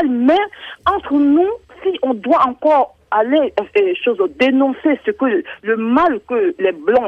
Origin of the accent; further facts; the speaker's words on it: Côte d’Ivoire; Je suis ivoirienne, au pays, quand il y a des royaumes